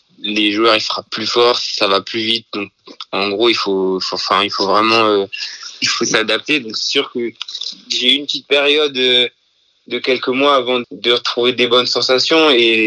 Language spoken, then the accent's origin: French; Vernon, Normandy, France; born there; Je suis né à Vernon le 2 février 2000